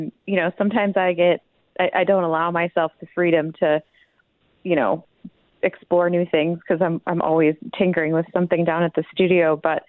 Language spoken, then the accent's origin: English; Wisconsin, United States; Well, you know, I grew up in Wisconsin, and I think the old adage of Wisconsin is, if you're going to do it, just put a bar in it.